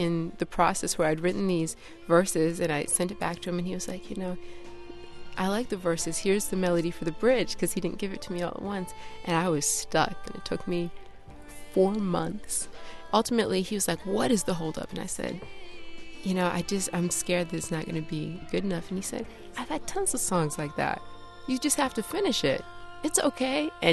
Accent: St. Paul, Minnesota, United States; born there; I was born in St. Paul, and I moved around a lot as a kid. But Minnesota has a huge melting pot of music.

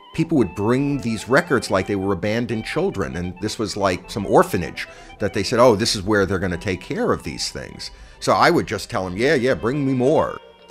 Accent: Brooklyn, New York, United States; I grew up in Brooklyn in the late 50s and early 60s when almost everyone seemed to have turned their back on Yiddish.

